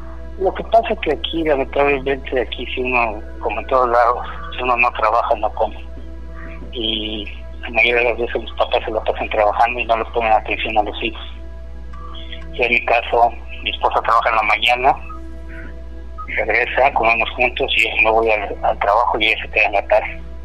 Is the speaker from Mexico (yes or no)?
yes; Mexico; now in United States; mexicano, le digo a mis hijos, no, ustedes como yo hasta que se casen, salen de aquí